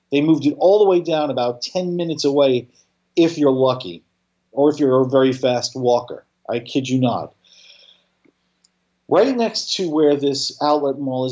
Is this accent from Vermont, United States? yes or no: no; New York, United States; now in St. George, United States; When I moved down to this neighborhood, St. George, 27 years ago, from the other end of the island, I'm from the South Shore, the very suburban area.